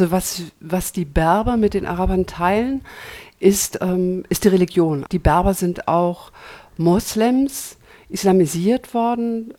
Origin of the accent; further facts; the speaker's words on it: Hamburg, Germany; also born or lived in France; Also meine Ahnen stammen aus Algerien. Ich bin Hamburgerin, ich bin hier in Hamburg geboren, habe hier mein erstes halbes Lebensjahr verbracht, bin nach Frankreich gezogen mit meinen Eltern